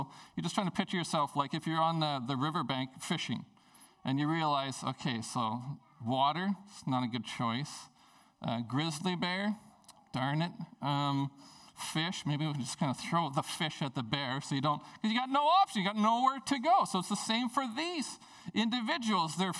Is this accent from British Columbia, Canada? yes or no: yes; Prince Rupert, British Columbia, Canada; When I grew up in Prince Rupert, my grandparents had a cabin on Babine Lake.